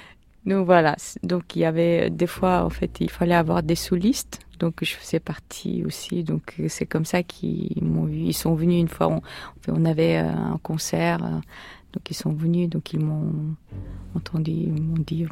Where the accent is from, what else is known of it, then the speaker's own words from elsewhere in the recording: South Korea; il y a la musique que j'ai écoutée quand j'étais petite, quand j'étais en Corée, qui me reviennent, en fait.